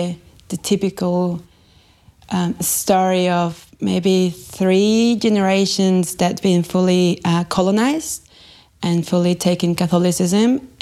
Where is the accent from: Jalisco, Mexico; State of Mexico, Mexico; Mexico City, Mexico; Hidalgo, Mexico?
State of Mexico, Mexico; Texcoco; I'm very grateful that my time growing up in Texcoco was really healthy, I would say.